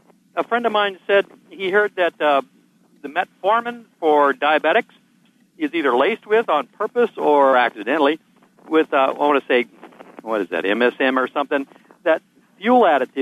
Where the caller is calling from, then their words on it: Santa Cruz, California, United States; Santa Cruz.